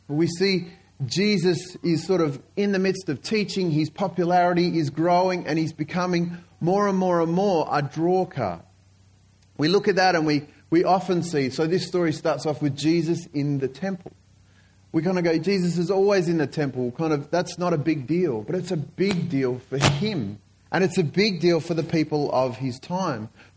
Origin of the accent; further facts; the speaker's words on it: Bentley, Western Australia, Australia; It's a real privilege to be here with you today. I'm from Bentley, and so it's really nice to be. I live north of the river